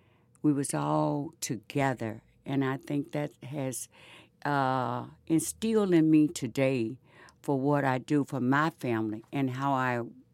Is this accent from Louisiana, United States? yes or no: yes; Louisiana, United States; I came from a big family, and I was raised in Louisiana on a big farm, okay?